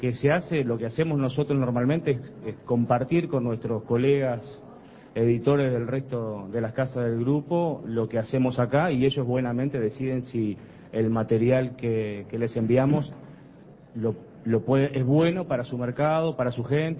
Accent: Uruguay; somos todos uruguayos, porque nos gusta el fútbol, el carnaval, tomamos mate todo el día y por lo tanto vivimos en este país.

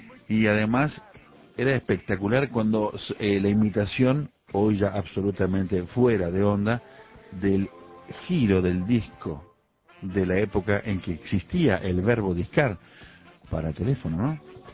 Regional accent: Argentina; Pero yo estaba cómodo en mi país, me iba bien, soy argentino, me gusta mi país y me quedé.

